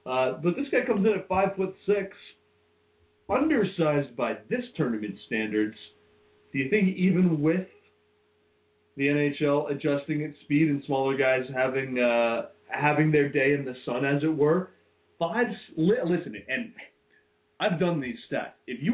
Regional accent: Canada; I grew up down south as a Canadian hockey player.

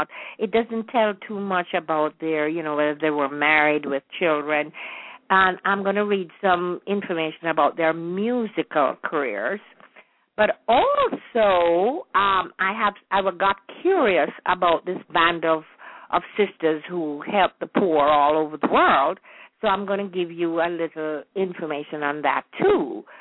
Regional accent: Kingston, Jamaica; I was born and raised in Kingston, spent all my holidays in Savlamar, where my mother was born, and I have had a lot of old relatives there.

